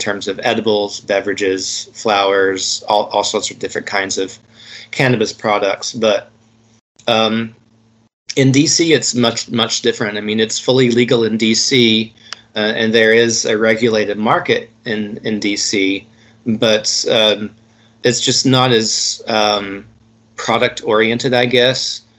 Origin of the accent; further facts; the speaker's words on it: Tennessee, United States; But my home state of Tennessee